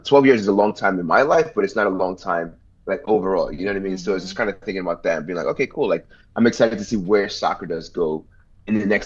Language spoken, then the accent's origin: English; Nigeria; so I was born and raised in Nigeria, right? So I grew up playing soccer, watching soccer.